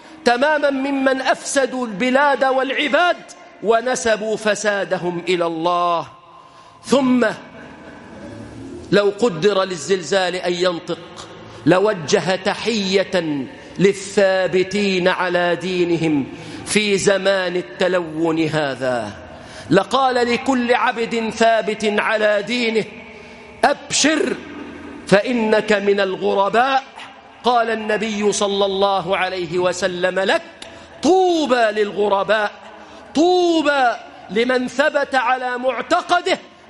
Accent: Egypt; نسأل الله أن يحفظ بلادنا مصر

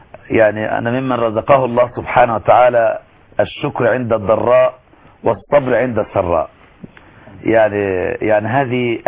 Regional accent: Egypt; كمصري كإنسان يعيش على الأرض

